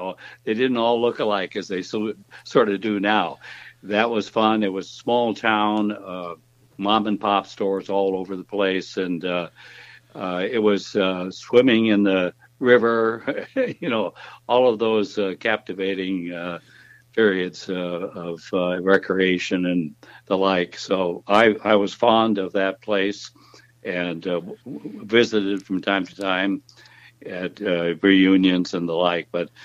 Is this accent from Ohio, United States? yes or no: no; Barren, Wisconsin, United States; Barren, Wisconsin, 80 miles northeast of Minneapolis, was my hometown.